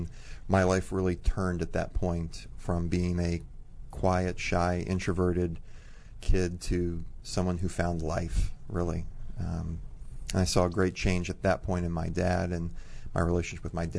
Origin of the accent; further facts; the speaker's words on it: Maryland, United States; also born or lived in Washington, D.C., United States; I'm originally from D.C. I was born in D.C. and grew up in Maryland.